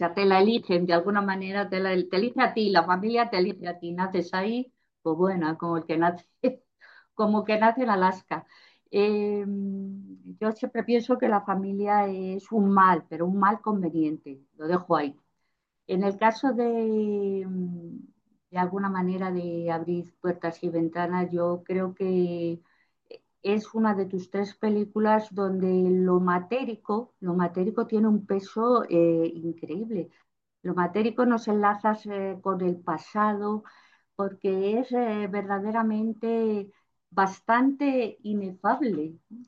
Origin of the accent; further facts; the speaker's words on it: Salamanca, Castile and León, Spain; Yo soy de Salamanca, son charras, charros, ¿no? Que nos llaman charras o charros.